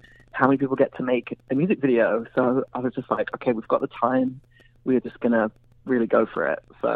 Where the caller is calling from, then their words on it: London, United Kingdom; I'm calling from London, yeah.